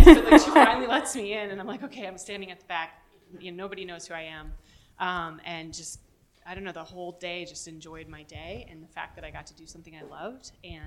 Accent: Colorado, United States; also born or lived in Wisconsin; I'm from Colorado and was able to have some universities pay attention to me a little bit.

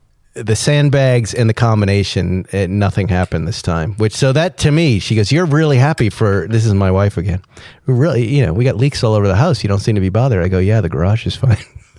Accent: East Coast, United States; now in California, United States; I grew up on the East Coast. I don't remember one rainstorm that made everything leak.

